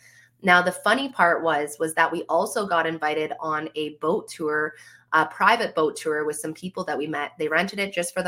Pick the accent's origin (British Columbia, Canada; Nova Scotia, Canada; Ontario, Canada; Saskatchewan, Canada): Saskatchewan, Canada; And it's like, I'm from Saskatchewan. If I wanted a windy vacation, I would have just stayed here in summer, let me tell you.